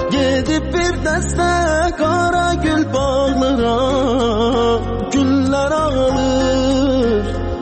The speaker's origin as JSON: {"language": "Persian", "region": "North", "country": "Iran", "said": "خودم شمالیم."}